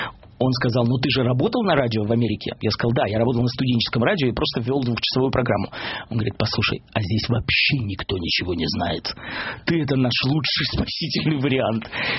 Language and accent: Russian; Ural, Russia; на самом деле я был парень с Урала. Вот, причем нельзя сказать, что это можно было определить по моему акценту